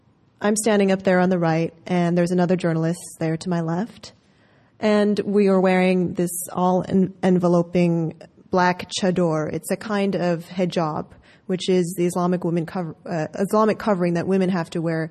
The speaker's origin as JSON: {"language": "English", "town": "Fargo", "region": "North Dakota", "country": "United States", "tie": "born or raised there", "also_born_or_lived": "England", "said": "I went back to Fargo, North Dakota, my hometown, to report."}